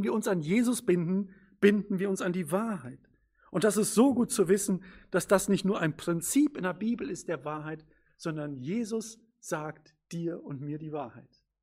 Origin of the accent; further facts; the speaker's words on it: Lage, North Rhine-Westphalia, Germany; also born or lived in Latvia; Und dann sind wir weiter nach Lage gezogen und mehr bin ich noch nicht umgezogen.